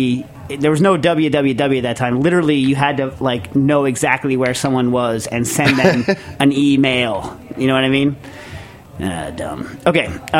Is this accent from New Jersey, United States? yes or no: yes; New Jersey, United States; Well, I mean, you know, I came from Jersey. You know, back in the day, that's where I went to elementary school.